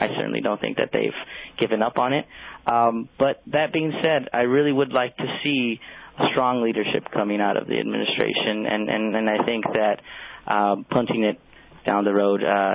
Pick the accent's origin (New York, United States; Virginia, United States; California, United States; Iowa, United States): California, United States; Los Angeles; I grew up in Los Angeles, and I remember when I was in elementary school, we'd have days where we couldn't go outside and we couldn't play on the playground.